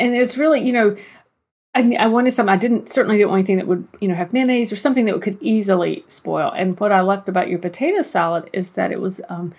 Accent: North Carolina, United States; I'm sure it goes by a different name other places, but a covered dish here, and I am from North Carolina, is basically when everybody brings a dish to share.

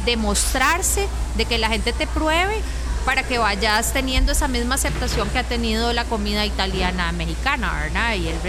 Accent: Costa Rica; nosotros como costarricenses seguimos manteniendo ese gusto por la comida tradicional

